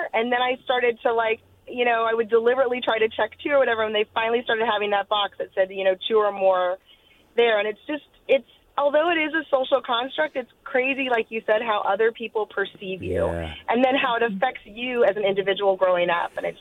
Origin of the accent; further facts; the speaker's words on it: California, United States; I'm 50 years old and I grew up in the Bay Area, in like South Bay.